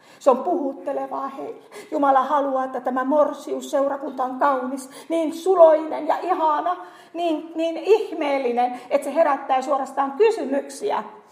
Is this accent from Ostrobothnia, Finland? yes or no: no; Kainuu, Finland; mä oon Kainuusta, missä on paljon pakkasia, missä on paljon lunta, missä on kunnon talvi.